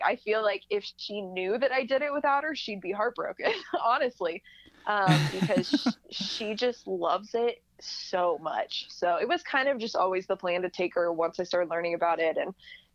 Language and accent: English; Oklahoma, United States; because I grew up in Oklahoma, so not a lot of hiking out there.